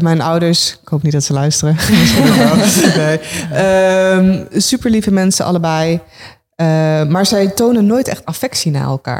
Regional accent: Gelderland, Netherlands; Ik kom uit de Achterhoek. Best wel, mijn ouders zijn hele nuchtere, down-to-earth mensen. Ik heb Filipijnse roots

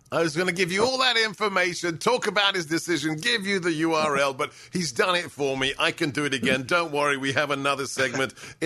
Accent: Alabama, United States; accent: Alabamian; Yeah, well, I'm still trying to get over my Alabamian accent.

